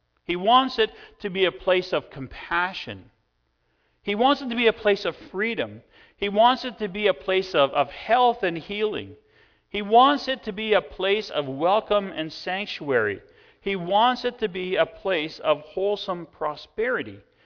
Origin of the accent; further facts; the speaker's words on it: Canada; So, I'm a Canadian. But I am even more delighted by the fact that I am a citizen of the Kingdom of Heaven.